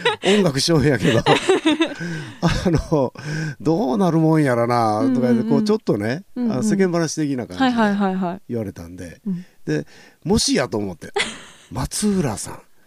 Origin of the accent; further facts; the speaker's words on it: Saijo, Ehime, Japan; 僕も西条市出身なんですけども、